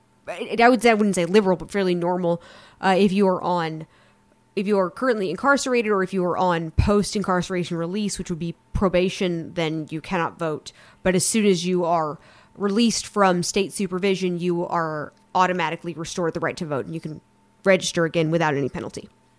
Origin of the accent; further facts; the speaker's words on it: North Carolina, United States; today we're going to talk about my home state, North Carolina